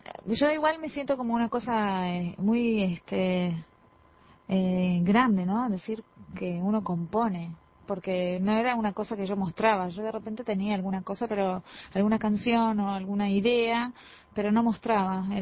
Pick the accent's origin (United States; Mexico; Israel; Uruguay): Israel; Yo soy israelí.